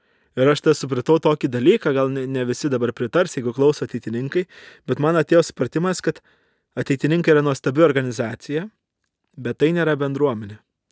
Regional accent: Varėna, Alytus County, Lithuania; aš augau Varėnoj, tai gražus, nuostabus miestelis, bet vis dėlto provincija.

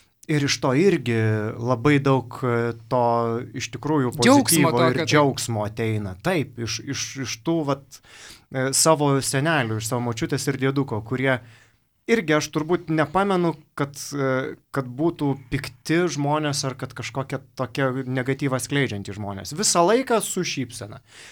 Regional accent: Pivašiūnai, Alytus County, Lithuania; Taip, aš esu kilęs iš Alytaus rajono, Pivašiūnų.

